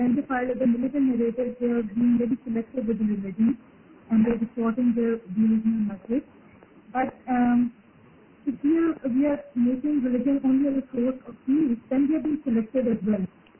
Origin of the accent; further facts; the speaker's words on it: Lahore, Punjab, Pakistan; from Lahore, and I've been working in peace building and in the course of peace building in Pakistan.